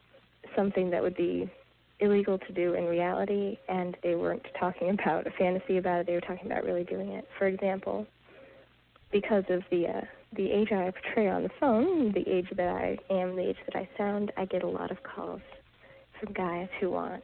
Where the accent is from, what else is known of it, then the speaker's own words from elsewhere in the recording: Boston, Massachusetts, United States; I'm from Boston originally, and in Boston, the public schools, if you go there, you're going to get beat up.